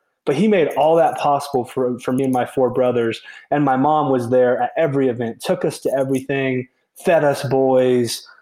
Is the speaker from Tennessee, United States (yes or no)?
no; Wiggins, Colorado, United States; So I'm very, very fortunate to say I'm from Wiggins, Colorado.